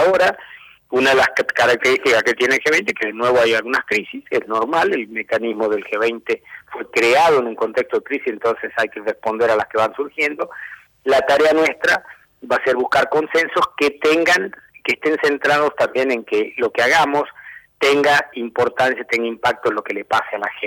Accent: Tucumán, Argentina; yo soy tucumano, hago la aclaración

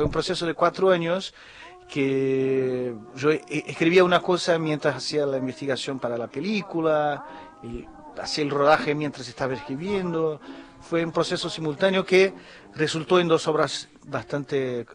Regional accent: Rio de Janeiro, Brazil; Spanish is a second language; mi padre es argentino, por eso hablo de este castellano raro, y yo en Brasil no soy visto como exactamente brasileño, ¿no? Porque no es fácil ser un argentino que vive en Brasil o en Río.

